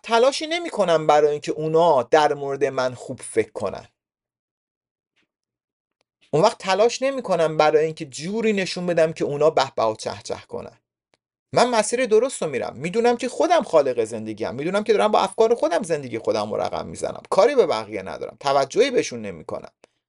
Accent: Iran; تو دنیایی بزرگ شدیم، تو زندگی بزرگ شدیم، مثلا ما ایرانی ها

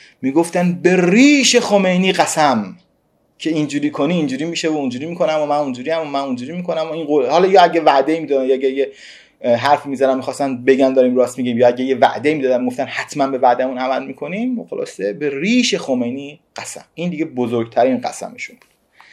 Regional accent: Qom, Iran; من توی شهر قم بزرگ شدم در یک خانواده بسیار بسیار مذهبی

